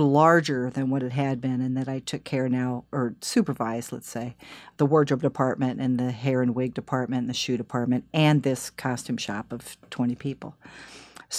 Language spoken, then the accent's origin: English; Des Moines, Iowa, United States; went to college at Coe College in Cedar Rapids, Iowa. I grew up in Des Moines, Iowa.